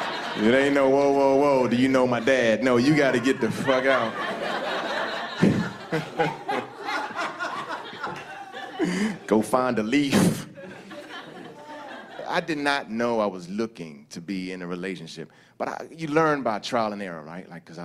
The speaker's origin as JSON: {"language": "English", "region": "Maryland", "country": "United States", "tie": "born or raised there", "said": "I grew up in Maryland. So we have the whole DMV."}